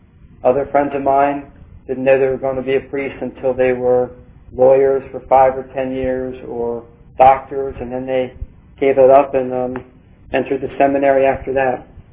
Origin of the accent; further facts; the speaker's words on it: Philadelphia, Pennsylvania, United States; growing up in Philadelphia, take the Wonder Bread, we would roll it up